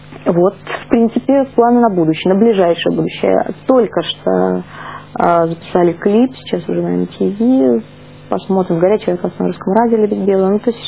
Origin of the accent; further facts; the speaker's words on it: Belarus; Я, значит, это белоруска. Во мне это упрямство белорусское, мне кажется, вот на 100% бьет ключом во всем моем характере.